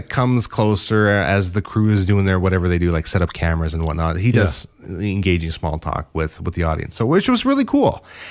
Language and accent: English; Canada; I said, we're from Canada.